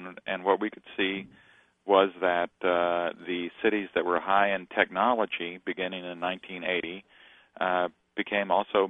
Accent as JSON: {"language": "English", "region": "Kentucky", "country": "United States", "tie": "born or raised there", "said": "I grew up in Kentucky, and it's probably like with the Des Moines Register."}